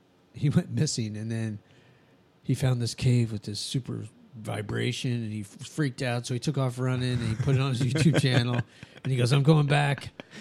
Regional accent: New Mexico, United States; I wonder how that Southwest, because I grew up in New Mexico. I'm a big fan of that half of the country.

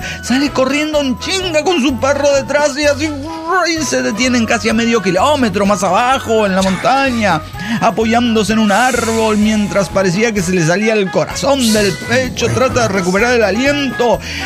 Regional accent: Cuernavaca, Morelos, Mexico; de Cuernavaca, Morelos, México.

